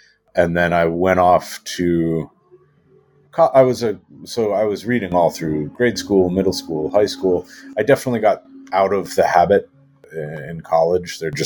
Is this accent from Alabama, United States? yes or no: no; New Jersey, United States; My father was a commuter. I grew up in New Jersey, and he would swing by the newsstand in Hoboken, where he changed trains, and grab himself a evening paper.